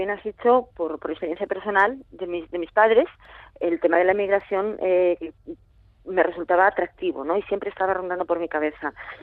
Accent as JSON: {"language": "Spanish", "town": "Bergara", "region": "Basque Country", "country": "Spain", "tie": "born there", "also_born_or_lived": "Salamanca", "said": "y luego el resto nacimos en Vergara, en el barrio de La Soledad. Allí nací y allí vivieron mis padres muchos años."}